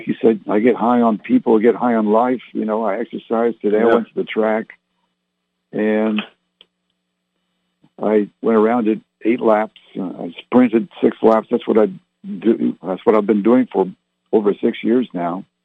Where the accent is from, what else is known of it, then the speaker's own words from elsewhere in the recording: Barrie, Ontario, Canada; born there; I'll be 69 in August, and I was born in Barrie, Ontario, Canada. My parents were English, and I've been around the world, therefore.